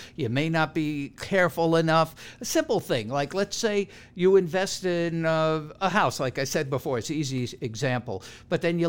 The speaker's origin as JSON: {"language": "English", "region": "New York", "country": "United States", "said": "I'm from New York, remember."}